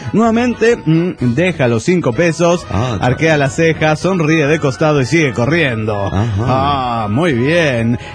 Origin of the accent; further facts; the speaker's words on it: Córdoba, Argentina; Hola, ¿qué tal, amigos? … de Córdoba, Argentina.